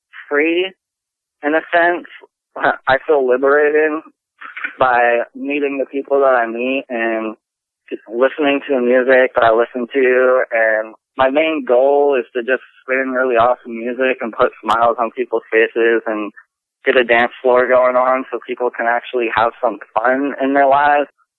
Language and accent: English; Pennsylvania, United States; born there; also born or lived in New Jersey / Florida / Los Angeles / Chico; I was born in Pennsylvania and then lived in New Jersey and then lived in Florida and then lived in LA area and then live in Chico and then Rancho Cucamonga and Eureka and Arcata area was a big part of my life for a while.